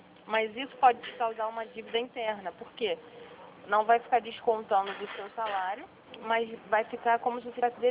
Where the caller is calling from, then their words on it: Rio de Janeiro, Brazil; eu estou falando do Rio de Janeiro, eu falo do Meier.